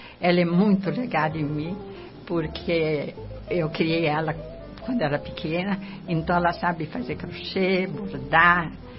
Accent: Italy; Portuguese is a second language; now in Brazil; Me lembro da despedida, para mim, me lembra a despedida de quando eu saí da Itália. Me despedi de todo mundo, de todos, né? Minha vida, meus costumes. Cheguei aqui, não sabia a língua, não sabia nada.

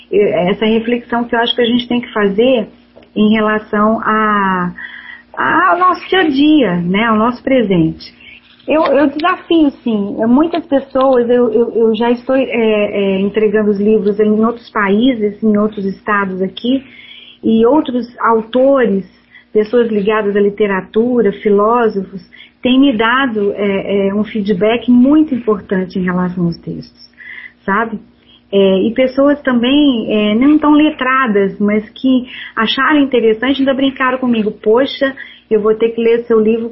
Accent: Minas Gerais, Brazil; Eu sou mineira

